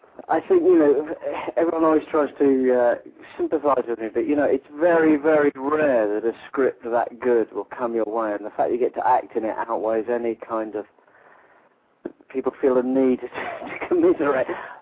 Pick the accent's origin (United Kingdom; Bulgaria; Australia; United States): United Kingdom; And as a British actor, to go over to the States